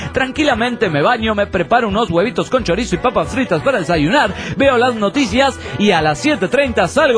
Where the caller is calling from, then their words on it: Mexicali, Baja California, Mexico; de Mexicali.